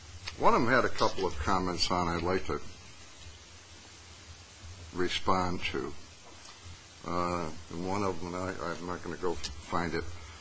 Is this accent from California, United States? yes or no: no; Ohio, United States; now in Maine, United States; I live in Maine. I'm from Ohio. I'm from away. I live in Maine in large part because of the environment.